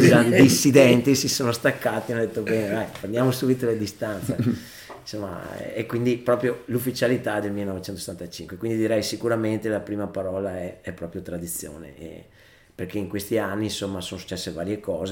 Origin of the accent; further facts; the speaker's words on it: Solesino, Veneto, Italy; siamo cresciuti insieme a Solesino